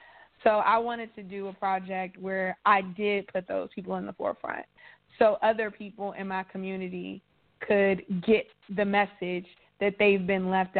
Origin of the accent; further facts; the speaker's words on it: Washington, District of Columbia, United States; So I come from Washington, D.C. That's where I was born and raised.